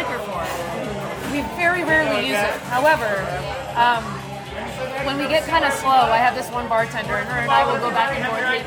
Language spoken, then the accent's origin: English; the South, United States; I'm from the South. We don't make fancy cocktails.